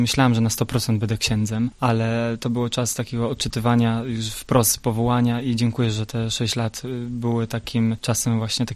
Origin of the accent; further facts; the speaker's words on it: Zdzieszowice, Opole Voivodeship, Poland; pochodzę ze Zdzieszowic